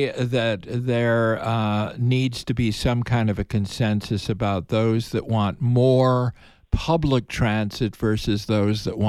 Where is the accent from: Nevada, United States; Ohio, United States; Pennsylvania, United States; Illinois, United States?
Illinois, United States; I often think back to my own childhood growing up on the North Shore of Chicago.